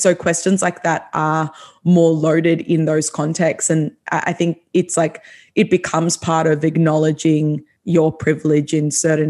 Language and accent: English; Doncaster, Victoria, Australia; I grew up in Doncaster in Melbourne.